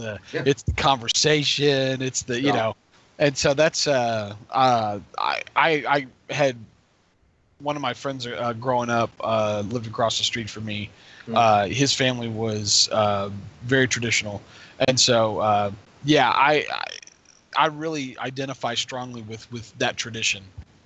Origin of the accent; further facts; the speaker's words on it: Texas, United States; first, tamales, because I'm a Texan.